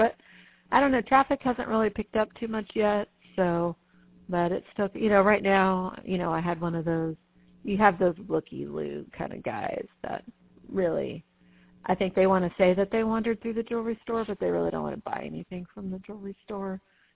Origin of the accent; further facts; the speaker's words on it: Kansas, United States; You know, I can make fun of Oklahoma because I'm from Kansas, but.